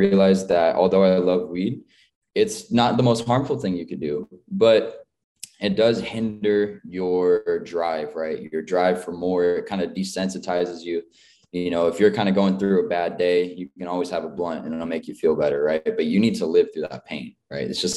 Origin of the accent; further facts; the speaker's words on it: California, United States; I came from California. It's where I was born. And everyone knows California is kind of like the stoner state, right?